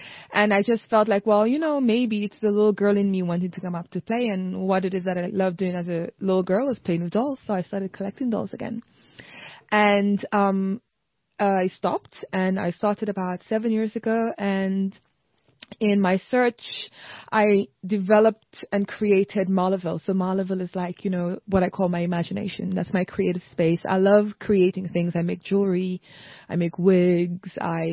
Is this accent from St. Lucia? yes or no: yes; St. Lucia; I grew up in the Caribbean island of St. Lucia, and I was sort of like an only child growing up in the house